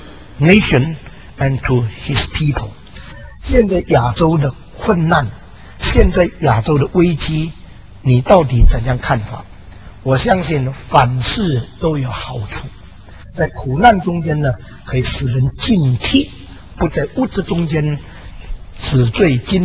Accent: China; 但是从另外一方面来说，我们中国人应当醒过来了

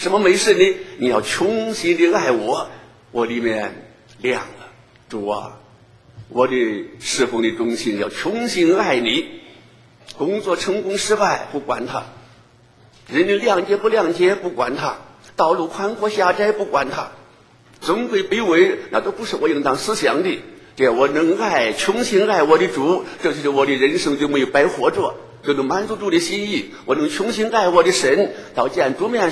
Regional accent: China; 我是中国人，我要为中国同胞付上代价

